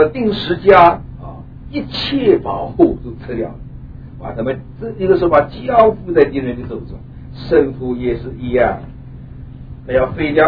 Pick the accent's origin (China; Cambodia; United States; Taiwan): China; 我们中国人一句话叫千夫所指啊